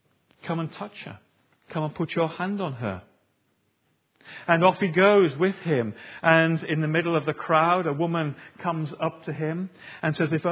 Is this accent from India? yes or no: no; United Kingdom; We're British, so we're very quiet in the way we do grief.